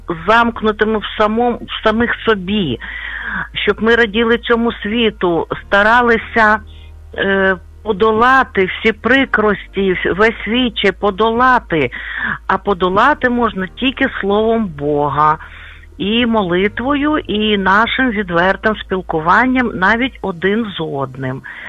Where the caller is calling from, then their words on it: Western Ukraine, Ukraine; Я з Західної України.